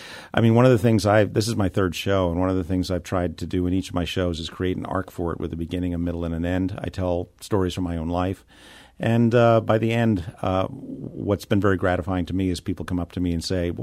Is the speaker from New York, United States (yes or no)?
yes; Hicksville, New York, United States; Long Island, Hicksville, Long Island, New York. The town was actually called Hicksville.